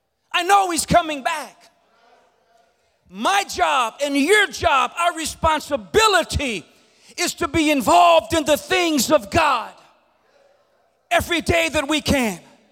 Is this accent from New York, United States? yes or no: no; Louisiana, United States; accent: Cajun; When I went to Bible school, some of the kids used to want to hear me talk just because of my Cajun accent.